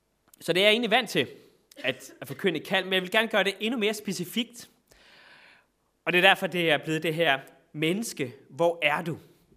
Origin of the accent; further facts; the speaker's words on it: Græsted, Capital Region of Denmark, Denmark; also born or lived in Copenhagen; Jeg er selv fra Græsted i Nordsjælland. Har boet i en del år i København, hvor jeg blandt andet har studeret.